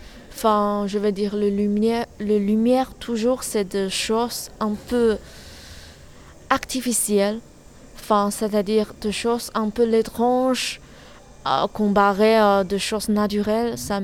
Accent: China; French is a second language; now in France; Je suis chinoise. Du coup, maintenant, je vis en France, c'est-à-dire pour moi, comment dire, ma vie grande entière, c'est en Chine.

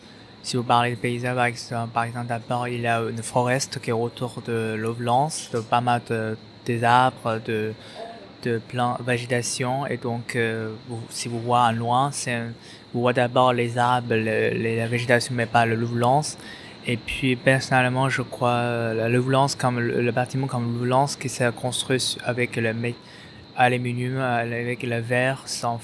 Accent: China; now in Paris, France; Je suis chinois, mais maintenant j'habite à Paris, pour l'étude d'architecture.

